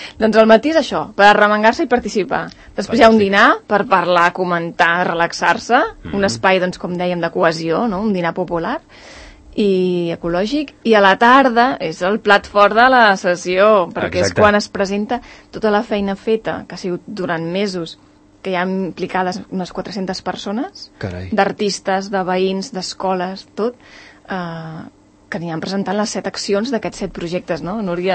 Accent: Mirassol, Catalonia, Spain; De fet, no és casualitat que jo també soc de Mirassol i diverses persones que estan involucrades en el projecte són de Mirassol. I jo he nascut allà, llavors quan explico el barri de que jo soc de quan era petita, doncs era això, el meu carrer era de terra

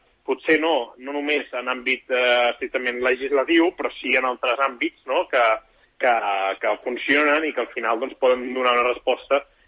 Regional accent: Sant Cugat del Vallès, Catalonia, Spain; jo visc a Sant Cugat, soc de Sant Cugat i segueixo vivint a Sant Cugat

